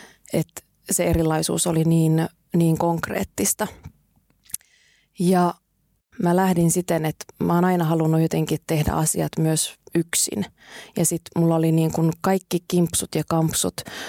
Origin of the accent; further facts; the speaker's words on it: Kuusamo, North Ostrobothnia, Finland; Mä oon syntynyt Kuusamossa ja kasvanut isossa perheessä, jossa on ollut 6 lasta, äiti ja isä.